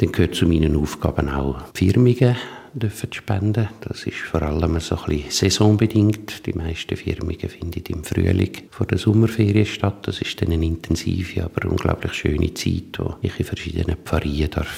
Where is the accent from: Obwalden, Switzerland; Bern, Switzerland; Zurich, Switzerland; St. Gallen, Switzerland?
Obwalden, Switzerland; Alpnach; Ich bin in Alpnach aufgewachsen, in Obwalden, habe Theologie studiert, hier im St. Luzi und in Rom.